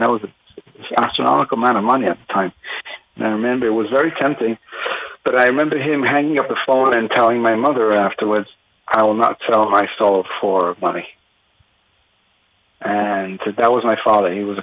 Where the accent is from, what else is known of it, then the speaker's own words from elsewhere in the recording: South Africa; born there; moved away; also born or lived in England; I was born in South Africa.